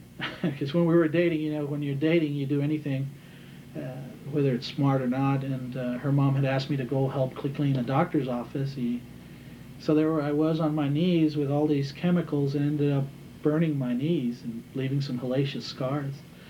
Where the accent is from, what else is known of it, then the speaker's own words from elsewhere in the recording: El Paso, Texas, United States; So actually, I'm a first-generation American on my mother's side. Born and raised in El Paso. Graduated from Isleta High School, which is in what they call the Valley of El Paso.